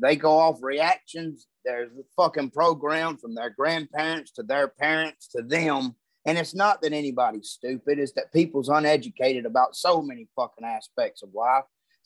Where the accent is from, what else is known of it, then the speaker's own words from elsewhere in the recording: the South, United States; just because I'm from the South, people assume that I should be running around waving the motherfucker.